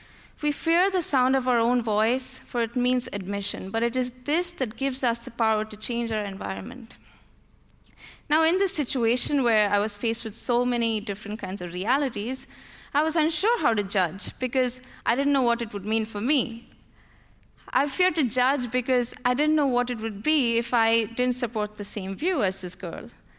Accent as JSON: {"language": "English", "country": "India", "said": "As an Indian, I felt embarrassment and disbelief."}